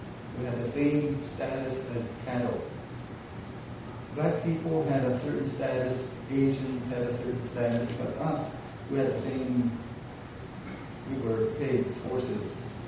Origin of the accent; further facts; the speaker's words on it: Iowa, United States; which allows us to be just one of the groups in Iowa that are proud of our being Indian.